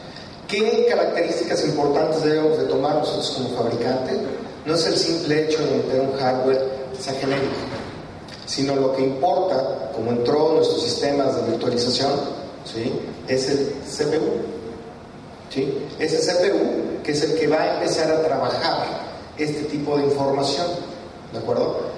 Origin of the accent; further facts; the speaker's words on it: Guadalajara, Jalisco, Mexico; yo vengo de Guadalajara